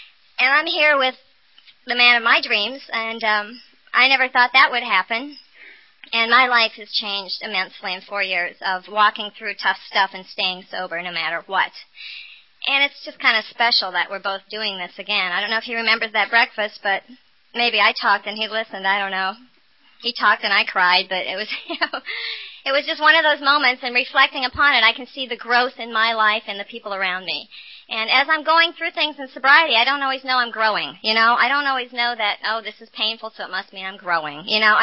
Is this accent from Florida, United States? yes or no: no; Iowa, United States; born there; I was born in Iowa